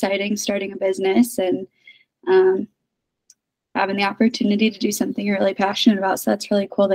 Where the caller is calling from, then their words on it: Chicago, Illinois, United States; I'm located in Chicago.